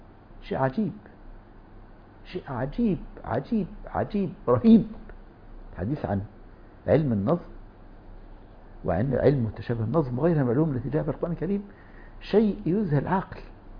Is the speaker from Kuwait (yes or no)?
no; Egypt; يعني أختم حديثي بقصة طريفة وقعت عندنا في مصر أيام السادات في السبعينات.